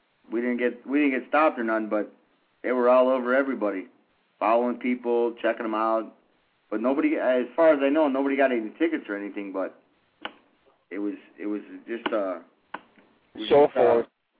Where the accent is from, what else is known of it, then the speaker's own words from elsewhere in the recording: Chicago, Illinois, United States; now in California, United States; No, I'm from Chicago, man. I loved it when I was a kid.